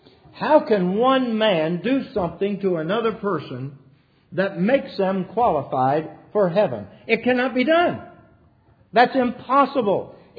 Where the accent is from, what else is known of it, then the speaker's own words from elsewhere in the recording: West Virginia, United States; served God in the mountains of my home state of West Virginia.